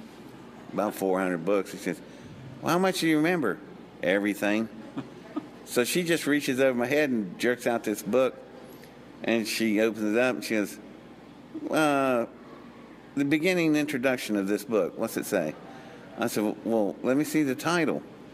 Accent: Welch, West Virginia, United States; born there; Lord have mercy, I was born in Welch, West Virginia. I'm not only a redneck, I'm a hillbilly redneck.

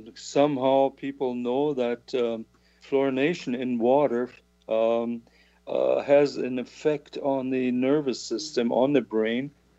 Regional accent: Saxony, Germany; I was born in Saxony, which is in the east, and I still buy a beer bottled there because it is water that I drank as a child.

